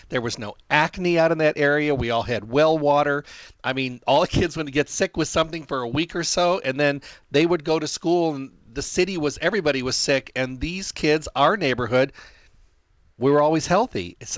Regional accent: Midwest, United States; I grew up in the Midwest, and it was a very small town, but we lived in an outside town. It was even smaller.

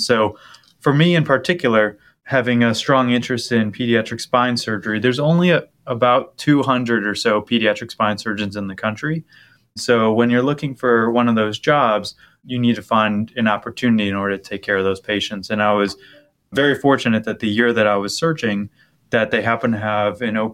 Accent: Michigan, United States; Well, I grew up in Michigan, but then I attended college at Wisconsin.

